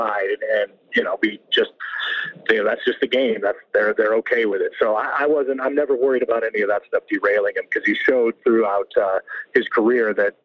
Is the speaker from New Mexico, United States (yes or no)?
yes; New Mexico, United States; I was like, yes, sir, I'm very sure. I'm an American citizen. I was raised there.